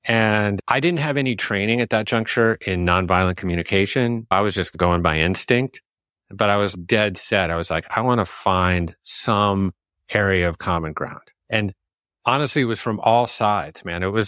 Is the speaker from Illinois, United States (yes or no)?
yes; Chicago, Illinois, United States; born there; Oh yeah, I was born in Chicago.